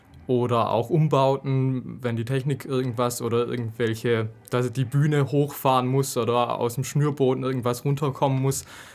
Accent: Baden-Württemberg, Germany; also ich komme aus der Gegend von Heilbronn, was ja jetzt nicht so weit weg ist.

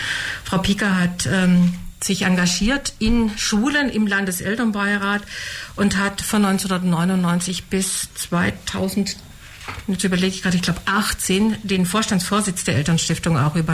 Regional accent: Ravensburg-Weingarten, Baden-Württemberg, Germany; Ich komme aus Ravensburg-Weingarten

